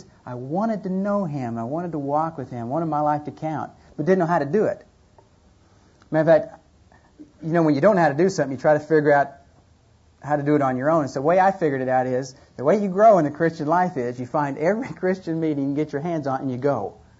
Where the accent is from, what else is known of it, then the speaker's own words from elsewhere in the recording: Miami, Florida, United States; But I am from Florida, from Miami, and not only was born there, but grew up, spent all my life there.